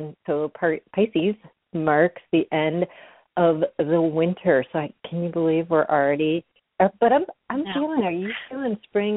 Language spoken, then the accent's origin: English; Florida, United States; I grew up in Florida with a pool, and like kids, we'd dive under the water